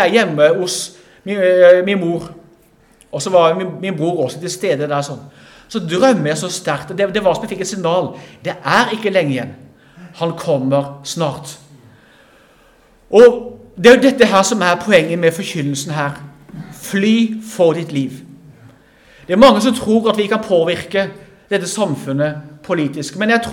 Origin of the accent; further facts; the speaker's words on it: Arendal, Agder, Norway; Og det kan si, Arendal, min hjemby, går feil vei.